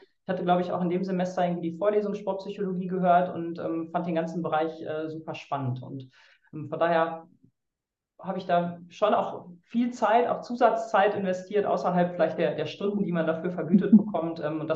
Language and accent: German; Münster, North Rhine-Westphalia, Germany; Ich komme ja aus Münster, habe in Münster mein Abitur gemacht und dann auch in Münster angefangen, eben auf Lehramt zu studieren.